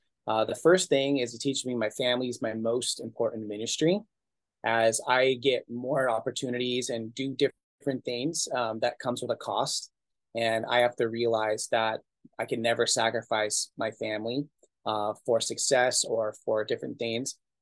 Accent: Anaheim, California, United States; born there; I go with the Angels because I was born in Anaheim.

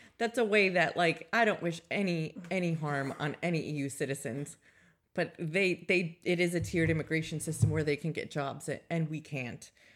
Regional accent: United States; now in United Kingdom; No disrespect for people who like the Queen. It's just not our jam. I'm American. I don't get it at all.

